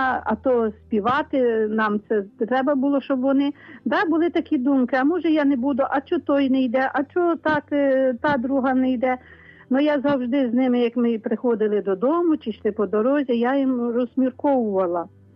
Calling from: Vinnytsia Oblast, Ukraine; Вінниччина

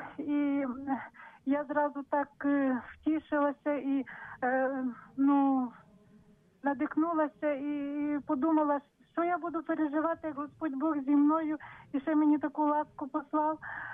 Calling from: Ternopil, Ternopil Oblast, Ukraine; я з Тернополя.

